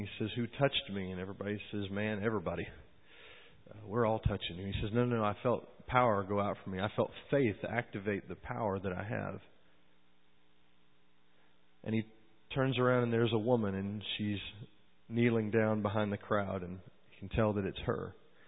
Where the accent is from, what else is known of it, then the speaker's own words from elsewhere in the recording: Gunter, Texas, United States; I am from Texas, outside of Gunner, Texas, between Gunner and Sherman.